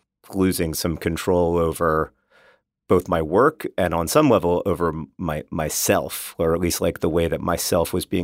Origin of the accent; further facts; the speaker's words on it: Alabama, United States; I grew up in Alabama, for context.